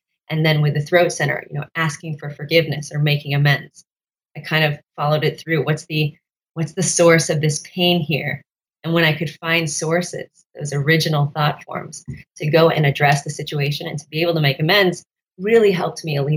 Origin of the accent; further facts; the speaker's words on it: Texas, United States; And I'm from Dallas. You know, I'm from actually an hour north of Dallas is where I grew up.